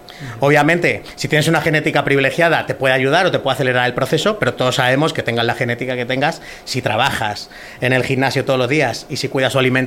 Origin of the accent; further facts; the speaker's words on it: Madrid, Community of Madrid, Spain; yo vengo de la UBA de Vallecas, que es un barrio de absorción de chabolismo, de Madrid